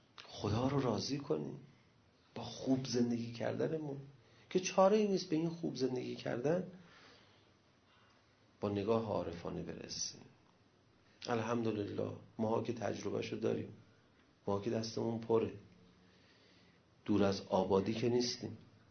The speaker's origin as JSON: {"language": "Persian", "country": "Iran", "said": "چون ما رو شناخته بود ما ایرانی هستیم."}